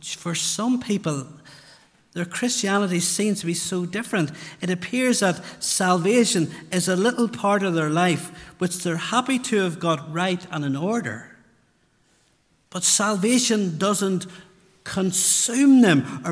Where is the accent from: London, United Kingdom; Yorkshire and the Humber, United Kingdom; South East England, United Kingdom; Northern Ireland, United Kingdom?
Northern Ireland, United Kingdom; I come from South Armagh, which is close to the border